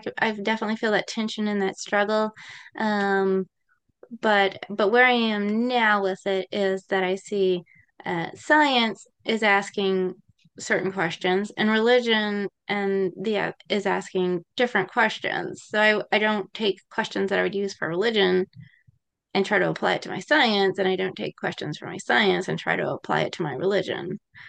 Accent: Virginia, United States; So I grew up in Rockbridge County, Virginia. So it's on the western part of Virginia. It's on the edge of what is considered Appalachia, and it's a beautiful, beautiful area.

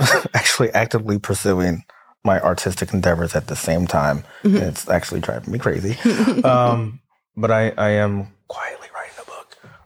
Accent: Germantown, United States; So growing up in Germantown, there was a honeysuckle bush that grew along the side of my house.

